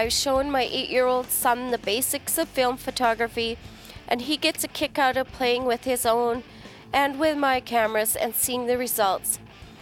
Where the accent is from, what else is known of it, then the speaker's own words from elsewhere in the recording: Waterloo, Ontario, Canada; also born or lived in Squamish, Canada; I grew up in Waterloo, Ontario. Somewhat unfortunately, only because it is a bit of a wasteland of cities and highways. Busy people doing busy things.